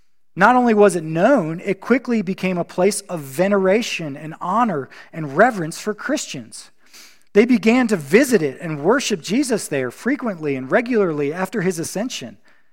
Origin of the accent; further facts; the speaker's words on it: Virginia, United States; So I grew up in Virginia, and we're surrounded by Civil War battlefields, Revolutionary War battlefields.